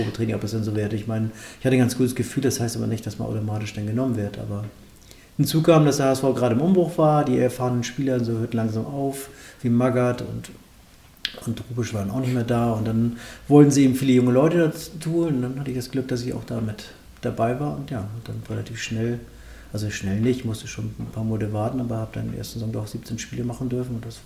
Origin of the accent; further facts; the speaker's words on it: Melzdorf, Schleswig-Holstein, Germany; ich bin auf dem Dorf aufgewachsen. Mein Ort heißt Melzdorf, das ist kurz vor Kiel.